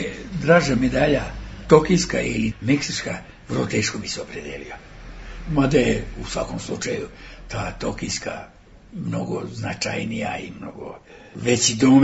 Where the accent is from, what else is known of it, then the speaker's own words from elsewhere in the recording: Serbia; Ja sam prvi Srbin sa zlatnom medaljom individualnom